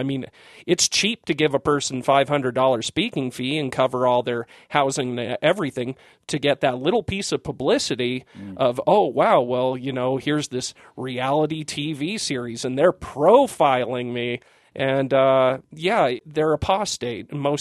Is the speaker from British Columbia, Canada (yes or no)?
yes; Vancouver, British Columbia, Canada; I grew up in Vancouver, and initially in the West Vancouver area